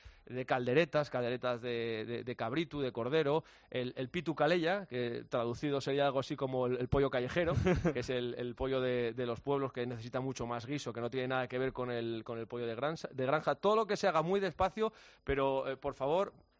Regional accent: Pola de Lena, Asturias, Spain; Y yo pues estaré unos días en Pola de Lena, que es mi pueblo, y otros días en Gijón, que es mi pueblo político, que es donde me casé

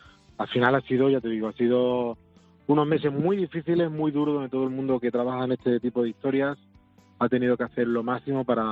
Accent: Extremadura, Spain; yo creo que todo tiene que ver con los familiares que somos los extremeños

